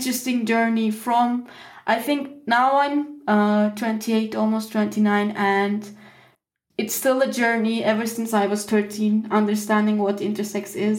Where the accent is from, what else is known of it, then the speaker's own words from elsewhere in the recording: Turkey; first language Turkish; English is a second language; I found the first intersex blog in Turkish, which is like my main language, my mother tongue